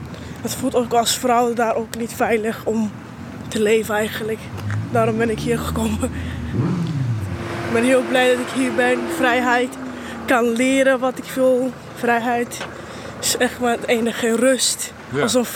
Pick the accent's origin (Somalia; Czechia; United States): Somalia; now in Netherlands; Nee, ik kom uit Somalië.